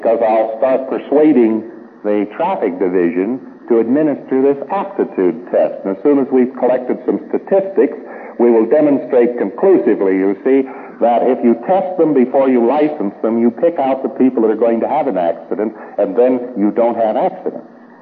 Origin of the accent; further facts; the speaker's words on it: United States; as an American, I, of course, know everything to know about road safety